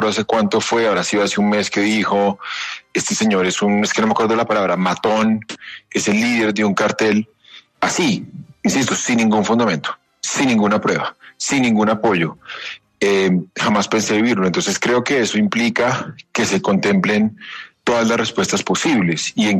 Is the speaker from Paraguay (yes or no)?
no; Colombia; y creo que esto también lo digo como colombiano